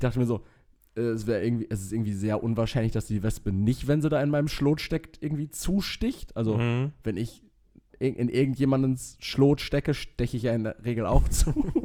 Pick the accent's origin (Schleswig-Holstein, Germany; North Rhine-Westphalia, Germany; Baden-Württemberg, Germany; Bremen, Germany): North Rhine-Westphalia, Germany; Castrop-Rauxel; kommt auch aus Castrop-Rauxel, aus meiner Heimatstadt.